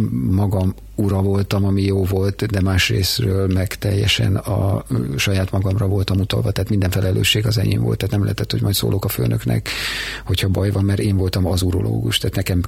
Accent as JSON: {"language": "Hungarian", "town": "Szegvár", "region": "Csongrád-Csanád", "country": "Hungary", "tie": "born or raised there", "also_born_or_lived": "Szentes", "said": "tehát én Szegváron születtem, Szentesen jártam gimnáziumba, tehát ez a második otthonom volt"}